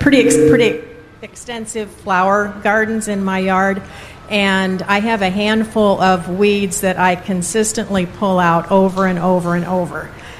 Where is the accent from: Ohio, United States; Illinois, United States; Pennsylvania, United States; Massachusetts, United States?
Illinois, United States; Hoffman Estates; from Hoffman Estates.